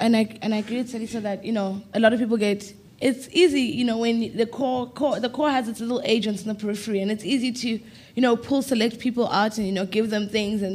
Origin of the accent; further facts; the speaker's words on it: South Africa; But I'm a South African. I've been living and working in those spaces.